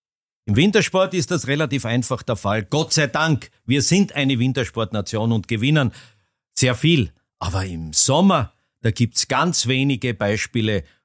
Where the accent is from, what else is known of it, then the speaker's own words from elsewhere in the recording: Austria; als Österreicher eine Medaille zu kommentieren